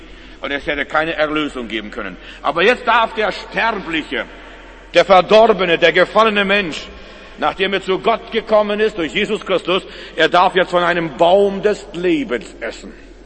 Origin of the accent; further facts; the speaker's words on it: Germany; Und wir haben auch Probleme, wenn wir jetzt mit unserem Kopf anfangen, als Deutsche nachzudenken, und wir wollen alles ganz genau wissen als Deutsche.